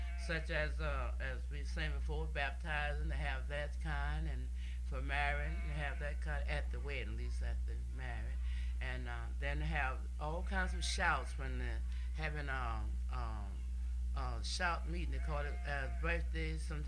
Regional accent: Williamsburg, Virginia, United States; I'm from Williamsburg, where we made the picture at.

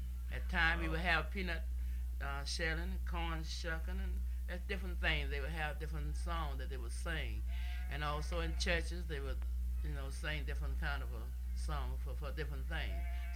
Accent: Williamsburg, Virginia, United States; I'm from Williamsburg, where we made the picture at.

